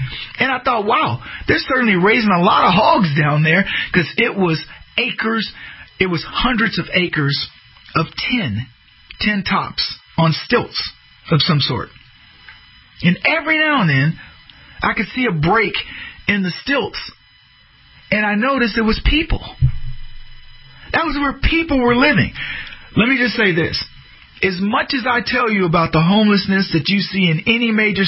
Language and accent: English; Texas, United States; and sadly, I grew up in Texas. These little Texas towns that border Mexico, they sadly sort of take on a little bit of the Mexican culture because so many of the people come across.